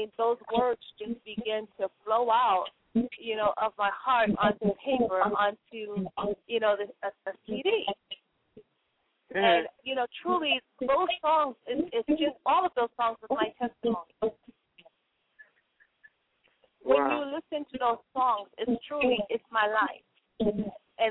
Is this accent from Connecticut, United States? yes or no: yes; Connecticut, United States; I was raised in Connecticut and raised in a Caribbean church.